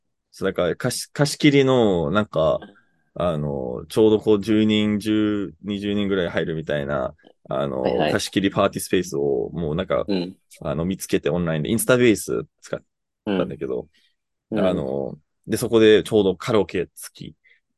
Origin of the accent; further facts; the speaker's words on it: Canada; カナダとかだったら、自分の実家に、地下あるんですけど